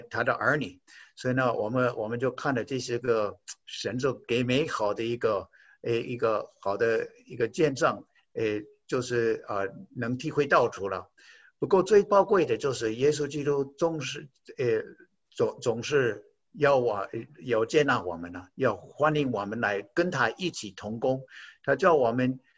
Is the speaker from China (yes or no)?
no; North Dakota, United States; 我这个是北达科他州 North Dakota，土生土长的人。那我这在那边这个原来都没有这样的想法的，个想做华人的宣教士。我本来就觉得说我们那边的人数很少啊，我们都没有华人，我都没看过华人这小时候。